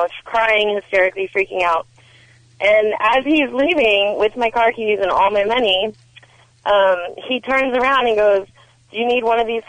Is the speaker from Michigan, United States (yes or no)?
no; Chatsworth, California, United States; I grew up in Chatsworth, and it was a really nice neighborhood